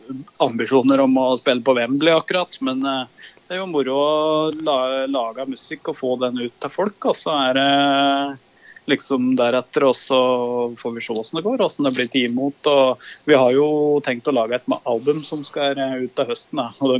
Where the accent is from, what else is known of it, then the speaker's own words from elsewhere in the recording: Totenvika, Innlandet, Norway; vi som lager og skriver låten ihopes, vi er fra Totenvika da. Så vi er opprinnelse